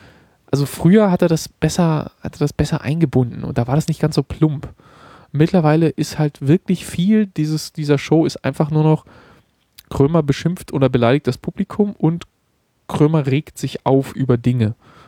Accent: Berlin, Germany; Und also ich bin ja aus Berlin ursprünglich und deshalb sowieso irgendwie der Sache verbunden.

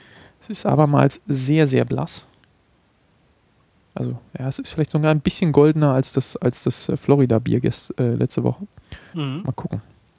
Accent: Berlin, Germany; Und also ich bin ja aus Berlin ursprünglich und deshalb sowieso irgendwie der Sache verbunden.

